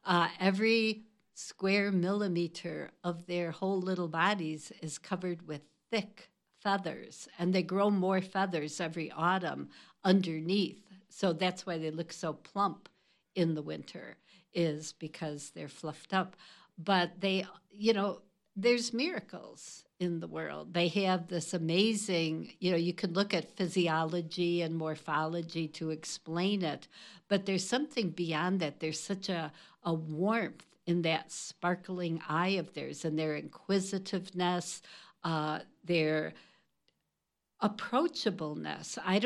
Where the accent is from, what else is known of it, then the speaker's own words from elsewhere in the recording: Northlake, Illinois, United States; No, in North Lake. My dad was a Chicago firefighter.